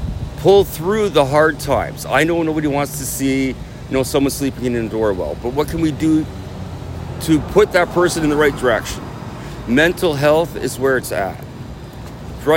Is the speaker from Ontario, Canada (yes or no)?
yes; Toronto, Ontario, Canada; I am from Toronto.